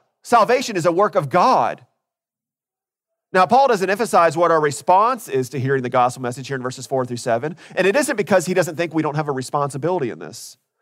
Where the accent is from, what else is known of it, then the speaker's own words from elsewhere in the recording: Orlando, Florida, United States; Growing up in Orlando, we didn't have a lot of professional sports teams to follow.